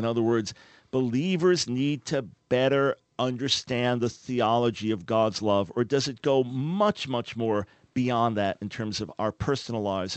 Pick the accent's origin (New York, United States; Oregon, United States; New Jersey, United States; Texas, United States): New York, United States; Long Island; We're both from Long Island.